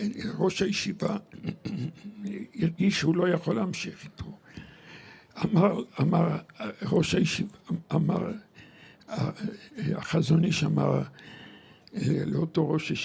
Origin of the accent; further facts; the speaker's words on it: Ramat Gan, Tel Aviv District, Israel; גדלתי ברמת גן.